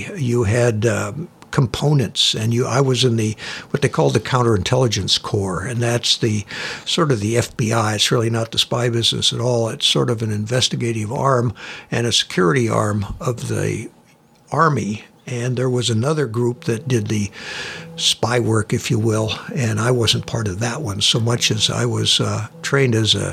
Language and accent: English; Sacramento, California, United States; Grew up in what was a much smaller town called Sacramento, California, and I'm a third-generation Sacramentan. Stayed there through high school and then went to the University of California, Berkeley for 4 years. Haven't been back to Sacramento to live since then.